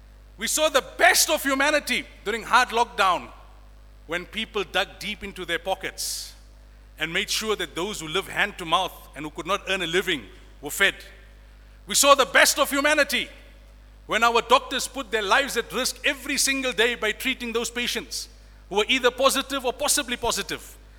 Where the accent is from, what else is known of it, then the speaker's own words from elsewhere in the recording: South Africa; Since when has the taxi industry become the benchmark of what is right and what is wrong for us as model South African citizens and Muslims?